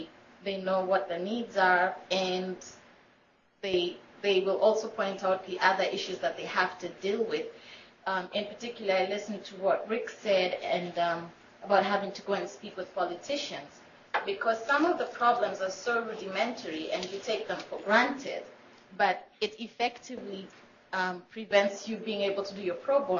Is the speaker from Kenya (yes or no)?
yes; Kenya; I am Kenyan.